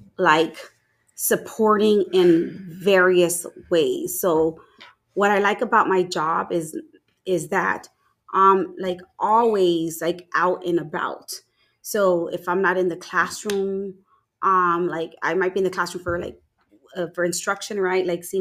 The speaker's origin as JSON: {"language": "English", "region": "Texas", "country": "United States", "said": "I know when a lot of people right away know I'm from Texas, or, you know I have some type of connection there because I say y'all."}